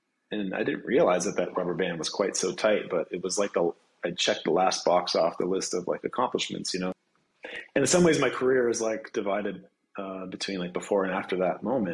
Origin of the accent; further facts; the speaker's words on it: Fergus, Ontario, Canada; And I grew up in Fergus, Ontario, which is not that far from Kitchener-Waterloo.